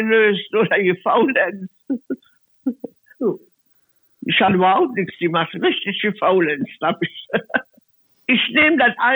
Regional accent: Germany; moved away as an adult; now in Cologne, Germany; ich bin nicht aus Köln, ich bin keine Städterin, ich bin aus der Eifel.

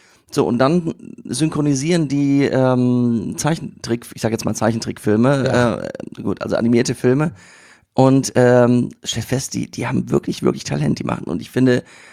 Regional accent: Berlin, Germany; Für mich als Berliner

